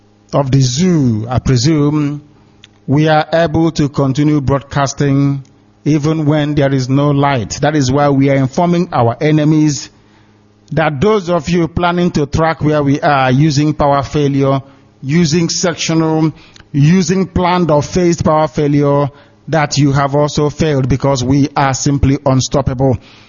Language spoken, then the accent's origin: English; Ibeku, Abia, Nigeria; We welcome you from wherever you are upon this face of the very earth. And I'm from Isiama Foluku Ibeku. That is where I come from. I don't come from Omuahia.